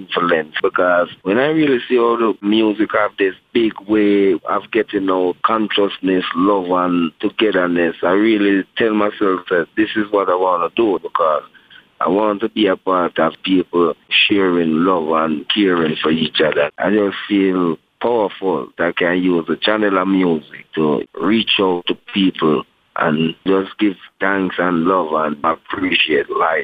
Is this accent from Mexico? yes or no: no; Waterhouse, Jamaica; Well, I grew up in Waterhouse, you know. Growing up in Waterhouse, I grew up with, you know … all of those great men.